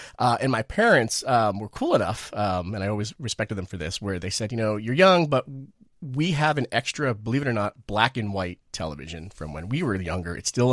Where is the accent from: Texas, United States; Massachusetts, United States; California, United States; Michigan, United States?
Massachusetts, United States; East Boston; East Boston, Massachusetts.